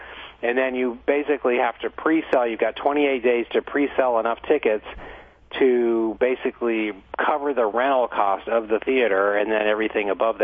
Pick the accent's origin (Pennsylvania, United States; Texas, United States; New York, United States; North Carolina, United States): Texas, United States; Austin; a brand new company called TUG out of Austin, Texas, my hometown